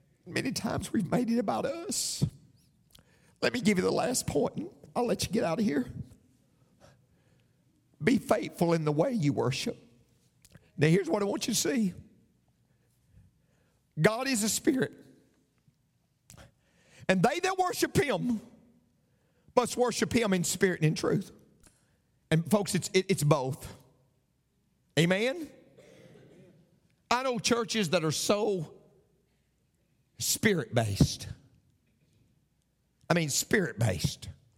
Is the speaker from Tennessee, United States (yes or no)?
yes; Tennessee, United States; moved away as an adult; when I came here 28 years ago, you got to keep in mind, I'm from Tennessee.